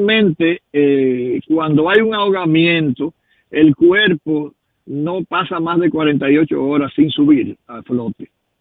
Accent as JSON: {"language": "Spanish", "country": "Dominican Republic", "said": "todos los que somos dominicanos somos perjudicados."}